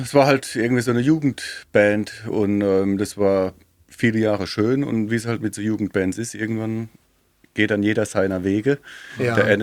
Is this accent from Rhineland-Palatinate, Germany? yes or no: yes; Ludwigshafen, Rhineland-Palatinate, Germany; Ich komme aus Ludwigshafen, ich bin kein Vollidiot und ich ziehe es jetzt durch.